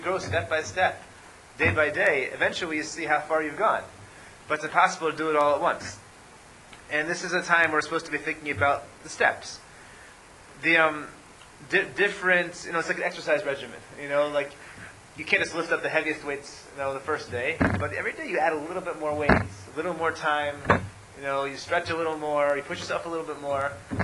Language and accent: English; Atlanta, Georgia, United States; I grew up in Atlanta.